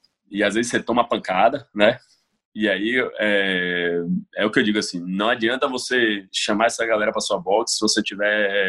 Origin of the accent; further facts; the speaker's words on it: Salvador, Bahia, Brazil; Eu sou de Salvador